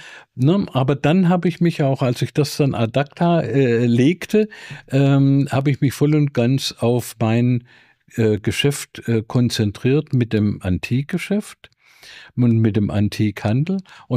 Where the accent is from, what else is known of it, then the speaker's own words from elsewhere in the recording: South Germany, Germany; moved away as an adult; dann bin ich aus Süddeutschland nach Hamburg gegangen